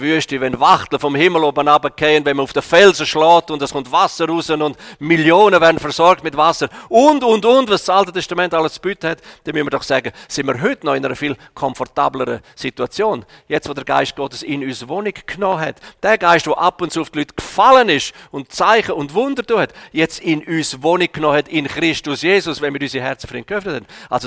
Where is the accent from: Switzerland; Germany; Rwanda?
Switzerland; darum dürfen wir auch als Schweizer, dürfen wir zwischendurch ein bisschen heilig verrückt sein.